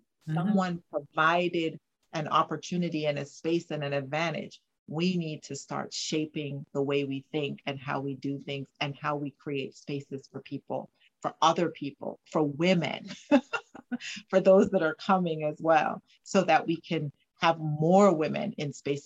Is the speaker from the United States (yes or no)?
no; Jamaica; I was born and raised in Jamaica, so I went to school in Jamaica. So I attended Arden High School